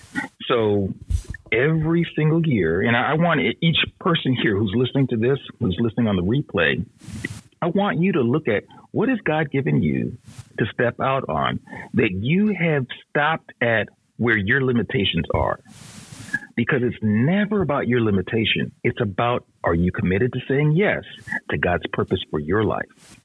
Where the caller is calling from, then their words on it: Lakewood, Washington, United States; So I am tapping in from Lakewood, Washington, and witnessing from day one.